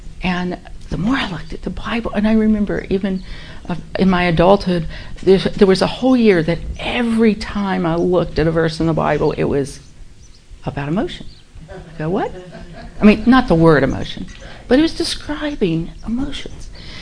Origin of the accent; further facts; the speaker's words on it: Virginia, United States; also born or lived in Tennessee; now in Columbia, United States; I grew up in Virginia, West Virginia area, right on the border. I've lived in Columbia most of my life since college.